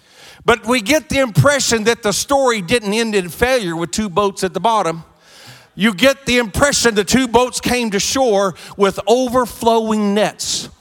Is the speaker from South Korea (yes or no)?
yes; South Korea; I was raised in Korea. My parents were missionaries, the pioneer missionaries.